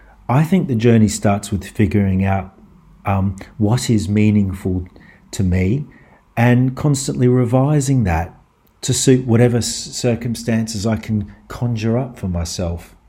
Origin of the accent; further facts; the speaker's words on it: Australia; now in France; I'm Australian. I live in France